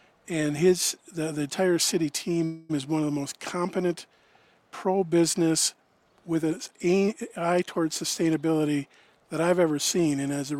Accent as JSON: {"language": "English", "town": "Ashland", "country": "United States", "tie": "born or raised there", "said": "where I grew up in Ashland, Maxwell Street days."}